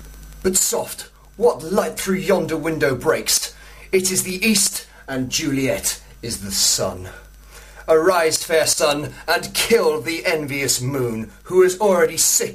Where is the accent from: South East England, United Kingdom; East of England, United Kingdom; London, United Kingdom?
South East England, United Kingdom; West End; I'm from West End. It's an area between Southampton and Eastleigh.